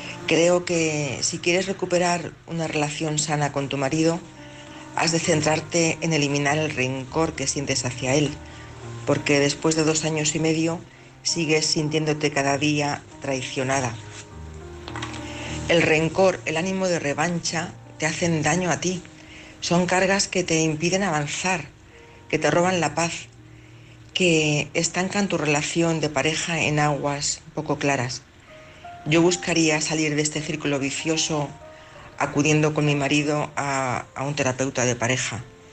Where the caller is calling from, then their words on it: Madrid, Community of Madrid, Spain; de Madrid.